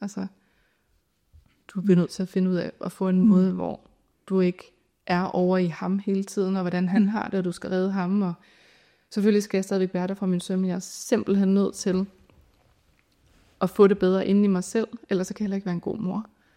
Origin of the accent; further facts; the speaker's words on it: Jutland, Denmark; man står og skal pakke bilen til at skulle holde jul hjemme i Jylland